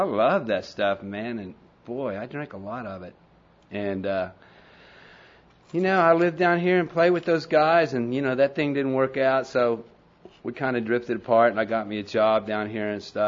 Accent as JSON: {"language": "English", "region": "Oklahoma", "country": "United States", "said": "And you know, I'm from Oklahoma, so, you know, I'm used to that kind of watery beer, you know."}